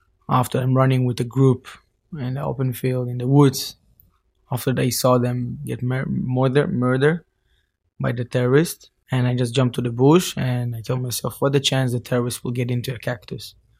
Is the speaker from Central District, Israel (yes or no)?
no; Holon, Tel Aviv District, Israel; English is a second language; We come into best friend from Holon in Israel. We're going up, we grow up together.